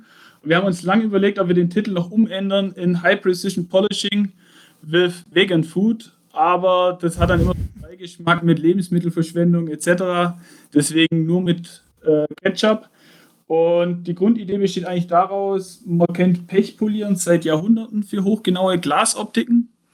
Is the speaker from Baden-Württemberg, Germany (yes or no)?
yes; Aalen, Baden-Württemberg, Germany; Ich komme aus Aalen, näher Stuttgart, auf der schönen Ostalb.